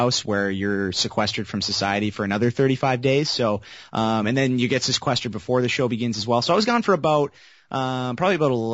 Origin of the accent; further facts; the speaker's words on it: Canada; being that I'm Canadian